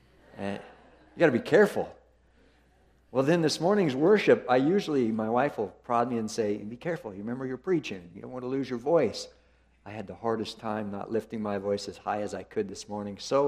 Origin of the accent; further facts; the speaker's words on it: Quincy, Washington, United States; I grew up in Eastern Washington, born and raised in Quincy, and met my wife really through her missionary family growing up.